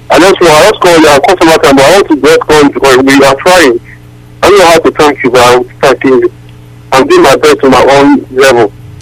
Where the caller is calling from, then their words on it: Owerri, Imo, Nigeria; I'm coming from Owerri.